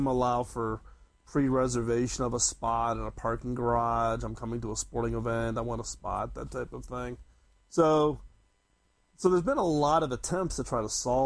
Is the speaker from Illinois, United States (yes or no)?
yes; Chicago, Illinois, United States; I grew up in Chicago, so I can attest to that.